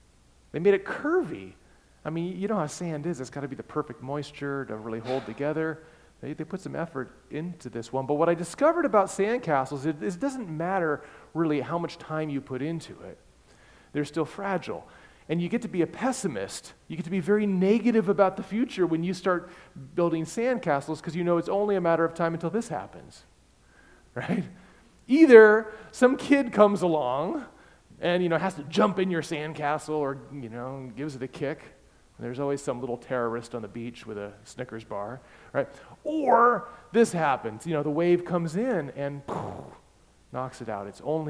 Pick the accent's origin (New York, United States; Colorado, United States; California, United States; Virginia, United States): California, United States; And I learned about these perils growing up in Southern California, first of all, because it's Southern California.